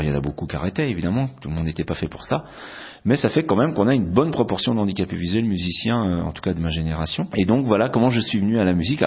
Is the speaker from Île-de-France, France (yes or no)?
no; Pays de la Loire, France; born there; J'avais la vie à la maison, dans mon village. Je suis né en Vendée.